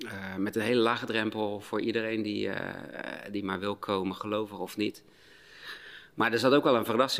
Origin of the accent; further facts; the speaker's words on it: Zierikzee, Zeeland, Netherlands; Ik ben geboren en getogen in Zierikzee in Zeeland. En dat was zeker toen, maar eigenlijk nu ook nog wel een beetje zo wit als het maar zijn kan.